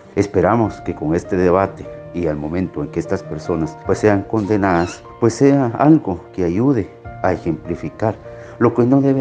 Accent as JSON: {"language": "Spanish", "country": "Guatemala", "said": "ese derecho a que tenemos como sociedad guatemalteca, ser informados"}